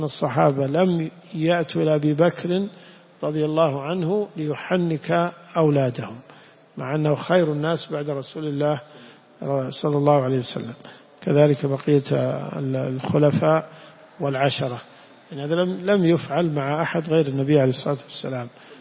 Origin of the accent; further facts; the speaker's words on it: Najd, Saudi Arabia; هذه كلمة العوام عندنا في نجد